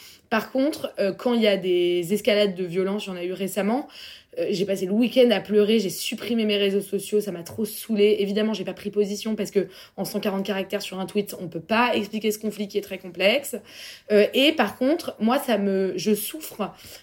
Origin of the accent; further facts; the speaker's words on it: France; nous, on est français. Enfin, moi, j'ai pas de passeport israélien